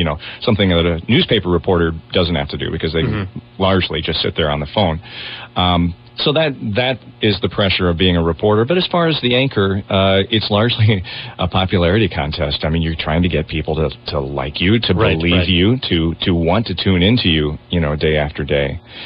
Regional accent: Topeka, Kansas, United States; I'm originally from Topeka, Kansas.

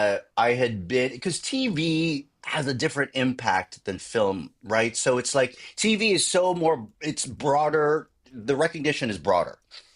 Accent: Philippines; no one knows I'm Filipino because I've

